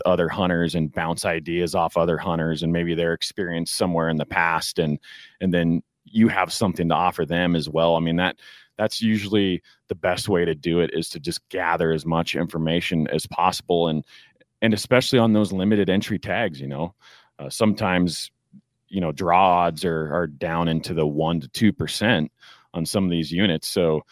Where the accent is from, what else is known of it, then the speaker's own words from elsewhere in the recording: Wyoming, United States; You know, hunting in my home state, tags are a little bit easier to get, you know, being a resident of Wyoming compared to some of the other states.